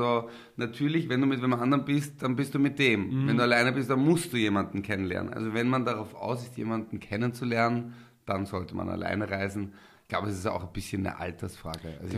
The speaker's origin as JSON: {"language": "German", "town": "Linz", "region": "Upper Austria", "country": "Austria", "said": "Ich komme quasi aus Linz, aus dem Gemeindebau, alleinerziehende Mutter, eher, sage ich mal, Arbeiterniveau."}